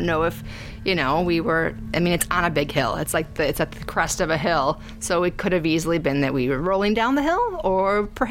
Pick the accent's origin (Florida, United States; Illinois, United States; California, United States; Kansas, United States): Illinois, United States; Glendale Heights; now in Bartlett, United States; I grew up in Glendale Heights, so we live in Bartlett now, so it's like 10, 15 minutes from here.